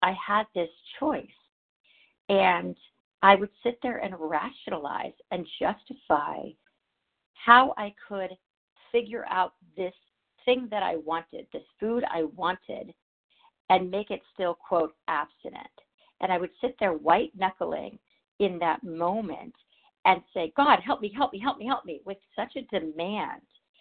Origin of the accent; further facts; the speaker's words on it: California, United States; from Southern California.